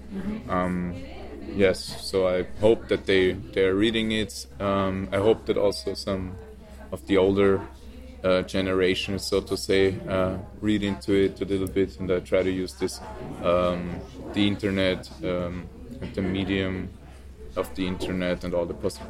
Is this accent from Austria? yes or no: yes; Vienna, Austria; I'm from Vienna